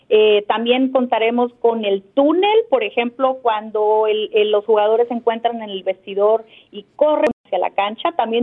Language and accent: Spanish; Mexico; now in United States; como nacionalista mexicana le vamos a México